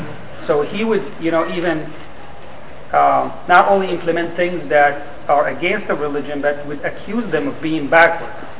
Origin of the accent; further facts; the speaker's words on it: Syria; I mean, I grew up in Syria